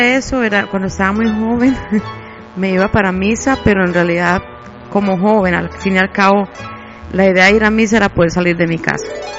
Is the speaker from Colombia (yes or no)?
yes; Medellín, Antioquia, Colombia; recuerdo mucho, obviamente, las montañas de mi hermosa ciudad Medellín, ya que es un valle rodeado de montañas